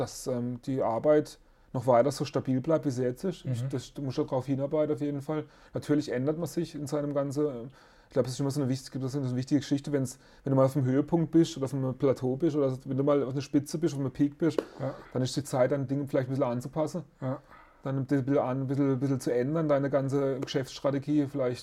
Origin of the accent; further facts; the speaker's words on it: Baden-Württemberg, Germany; now in Aachen, Germany; Und Heimat ist natürlich auch für mich, wo ich aufgewachsen bin, als Jugendlicher. Also ich glaube, Heimat hat mich auch ein bisschen geprägt halt, als Schwarzwaldkerl, ne?